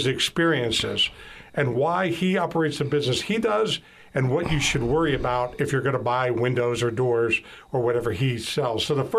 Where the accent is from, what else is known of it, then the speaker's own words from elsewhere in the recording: New Jersey, United States; I'm from New Jersey. I speak a lot of languages.